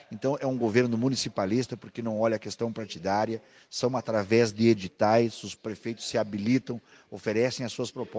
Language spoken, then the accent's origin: Portuguese; Nonoai, Rio Grande do Sul, Brazil; Eu sou aqui de Nonoai, sou de uma cidade vizinha, aqui de Soledade